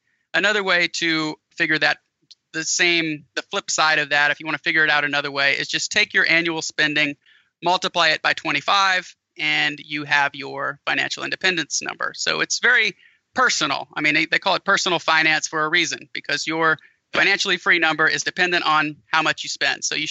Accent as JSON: {"language": "English", "region": "Louisiana", "country": "United States", "said": "It's what we call in Louisiana land yap. I'm from Louisiana originally."}